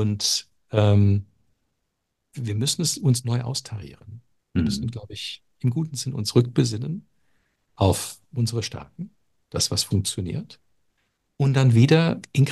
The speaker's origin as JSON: {"language": "German", "town": "Toronto", "region": "Ontario", "country": "Canada", "second_language": "German", "moved": "as an adult", "lives_now": "Germany", "said": "Ich bin Kanadier, ich kam aus Toronto, habe mein Studium in Deutschland abgeschlossen und dann bin ich geblieben"}